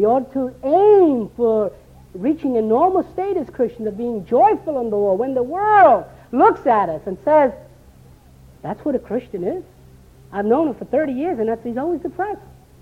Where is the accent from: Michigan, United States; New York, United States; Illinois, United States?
New York, United States; New York City; In the 60s, when I was growing up in New York City